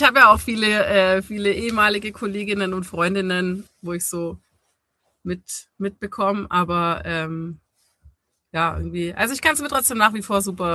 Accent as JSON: {"language": "German", "region": "Baden-Württemberg", "country": "Germany", "said": "Ich komme aus Schwaben und ich komme aus einem Haushalt, wo beide Elternteile ganz geregelte Berufe haben."}